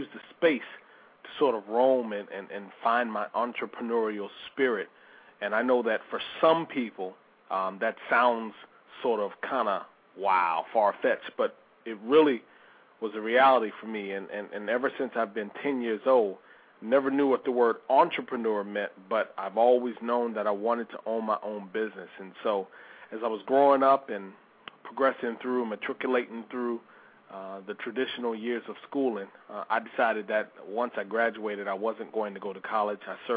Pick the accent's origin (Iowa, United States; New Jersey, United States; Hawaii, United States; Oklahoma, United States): Iowa, United States; Davenport; I don't recall the instructor's name, but growing up in Davenport, Iowa, I had an instructor, in a nutshell, who told me that I really wouldn't amount to much, but that working at the meatpacking plant was something.